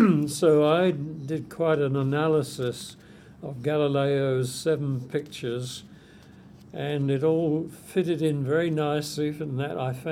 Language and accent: English; London, United Kingdom; So I'm an import from London.